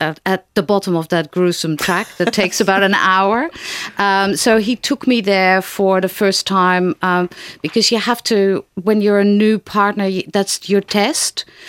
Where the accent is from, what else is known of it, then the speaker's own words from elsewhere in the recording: Netherlands; I'm from Holland.